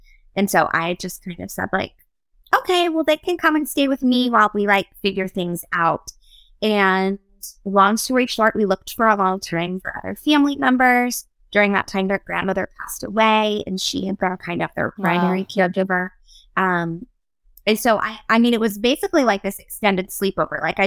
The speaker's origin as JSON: {"language": "English", "town": "Broadway", "country": "United States", "tie": "born or raised there", "said": "so I grew up in Broadway. My husband grew up in Franklin."}